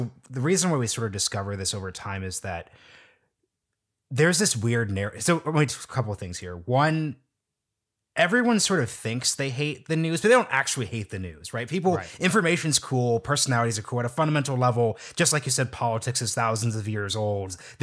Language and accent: English; Oregon, United States; I'm from Oregon.